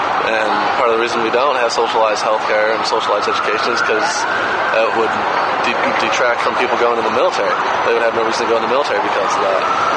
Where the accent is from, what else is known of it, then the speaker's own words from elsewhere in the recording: Buffalo, New York, United States; and also I grew up in Buffalo. It's kind of a declining blue-collar town, just like a lot of cities in the nation